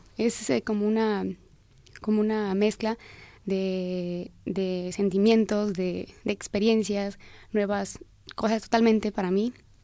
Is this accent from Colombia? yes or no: no; Mexico; todo lo que hagamos estando aquí o fuera del país nos representa como mexicanos